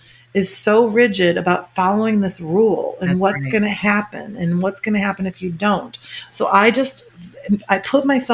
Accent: Illinois, United States; I'm from the Midwest and from Illinois, and some of my relatives way back when I was moving here, it's like, oh, you're going to go in the hippie state or whatever.

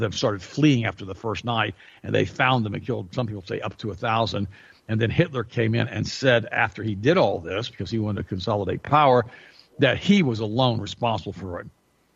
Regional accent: United States; If you're German and you're listening to this, and if my German accent's not quite perfect, I was raised in Polk County.

